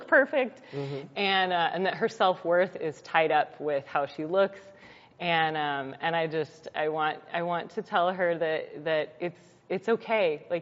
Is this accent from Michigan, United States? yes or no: no; Colorado Springs, Colorado, United States; I mean, I grew up in Colorado Springs, so Focus on the Family was a huge part of that, right?